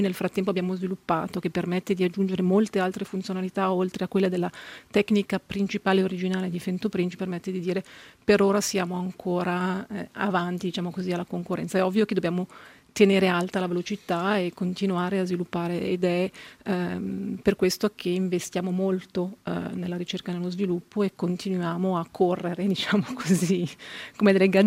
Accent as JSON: {"language": "Italian", "town": "Lugano", "region": "Ticino", "country": "Switzerland", "tie": "born there", "also_born_or_lived": "Zurich", "said": "Sono originaria di attinenza, sono del Mendrisiotto, però sono nata in Lugano Campania e sono tornata a Lugano dopo un giro del mondo. Sì, effettivamente sono stata prima a Zurigo"}